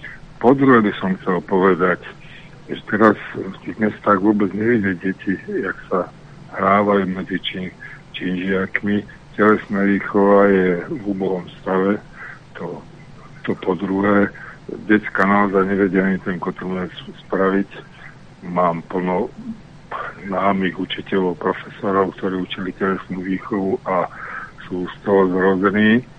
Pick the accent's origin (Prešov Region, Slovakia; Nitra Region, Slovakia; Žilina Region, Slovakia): Nitra Region, Slovakia; Nové Zámky; ja som z Nových Zámkov